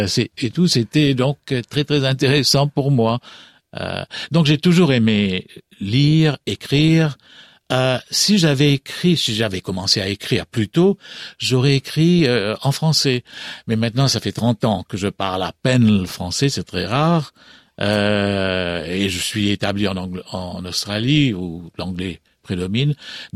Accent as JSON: {"language": "French", "country": "Mauritius", "tie": "born or raised there", "lives_now": "England", "said": "à Maurice d'abord, donc je prenais part à"}